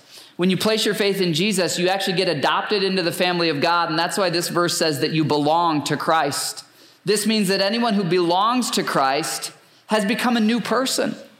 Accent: Michigan, United States; actually, I grew up in Michigan, many of you know, it's probably why I'm such a car freak.

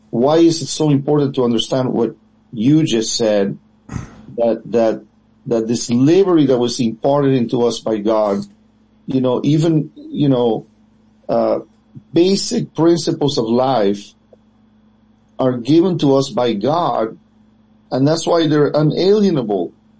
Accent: Venezuela; now in United States; which is what happened to me when I came from Venezuela.

